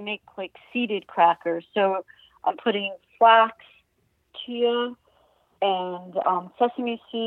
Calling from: Rhinebeck, New York, United States; I'm calling from Rhinebeck, New York.

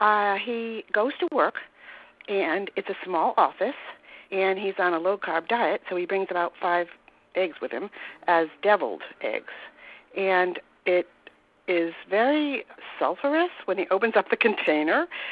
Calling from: Warwick, Rhode Island, United States; I'm from Warwick, Rhode Island.

